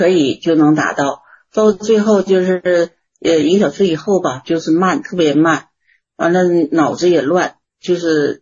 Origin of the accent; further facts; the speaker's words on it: Inner Mongolia, China; 我是内蒙古的